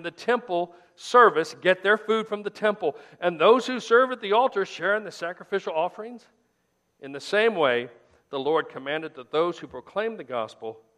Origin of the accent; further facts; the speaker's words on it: Midwest, United States; I do, because I grew up in the Midwest.